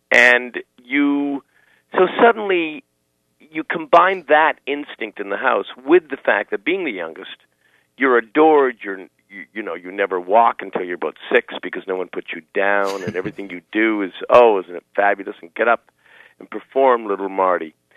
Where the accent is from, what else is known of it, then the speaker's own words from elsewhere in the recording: Canada; growing up in Canada, where there's no star system, starting off my career in Canada, where there's no star system for the first, 7 years of my career, it was just in Toronto.